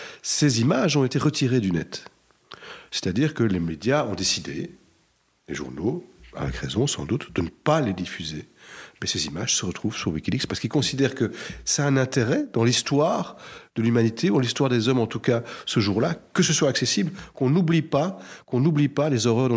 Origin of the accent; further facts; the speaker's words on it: Belgium; Je pense que l'exemple le plus dur pour nous à entendre en tant que Belges, parce que c'est quelque chose qui nous touche profondément